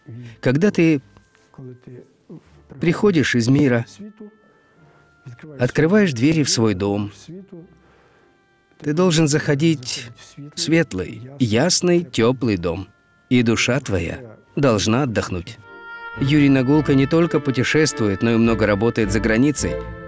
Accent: Ukraine; also born or lived in New York / Nice; Я же украинец.

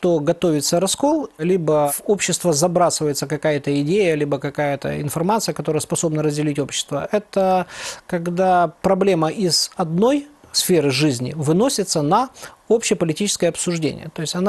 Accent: Vinnytsia, Vinnytsia Oblast, Ukraine; Я сам родом с Винницы.

